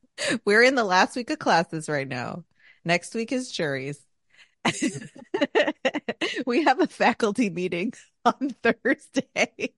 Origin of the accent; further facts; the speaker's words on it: Connecticut, United States; Like I'm from Connecticut, obviously, and Becky's from Michigan.